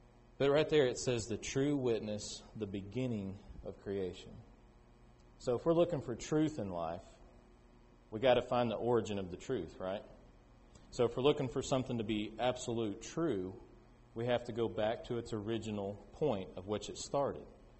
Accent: Florida, United States; It's the church I came from that I grew up in Florida.

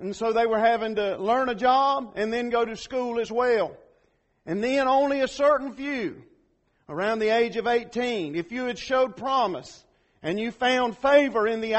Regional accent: Georgia, United States; I am from South Georgia, okay? I hide it pretty good.

